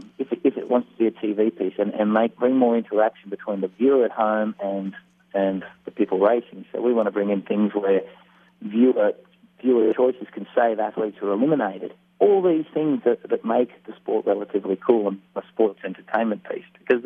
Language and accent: English; Australia; Being Australian cricket, cricket is, you know, the sport within Australia